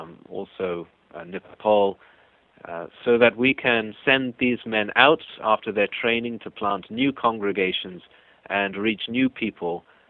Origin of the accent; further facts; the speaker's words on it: England, United Kingdom; accent: English; in Scotland for 5 years, where I was born, and then in England, where we lived for another 15 years. So that should explain my English accent that you hear.